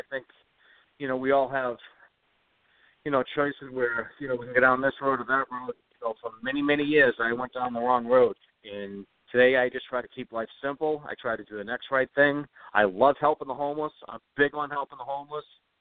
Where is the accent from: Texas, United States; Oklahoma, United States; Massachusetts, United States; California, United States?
Massachusetts, United States; Boston; I'm from Boston, and I'm a Dodgers fan.